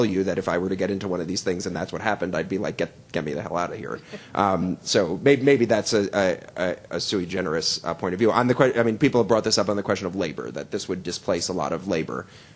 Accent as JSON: {"language": "English", "region": "New Jersey", "country": "United States", "said": "I mean, I know, maybe that's actually because I'm from New Jersey, I get very impatient in cars"}